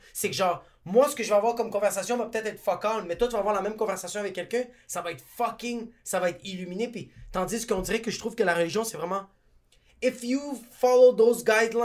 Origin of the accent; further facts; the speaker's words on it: El Salvador; Moi, je suis parti du Salvador pour arriver ici.